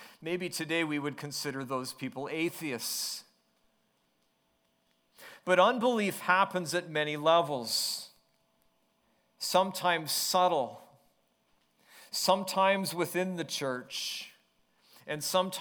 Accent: West Coast, United States; Well, growing up on the West Coast, I grew up only minutes from the ocean, from the Pacific Ocean

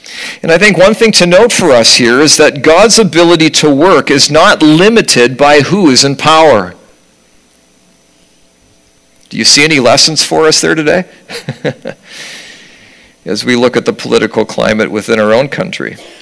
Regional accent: Canada; I almost said province because I'm from Canada, and we have provinces, okay?

